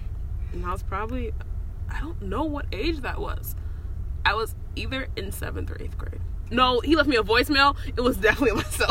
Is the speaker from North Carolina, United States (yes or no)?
no; Atlanta, Georgia, United States; I was like, oh, I'm from Atlanta too.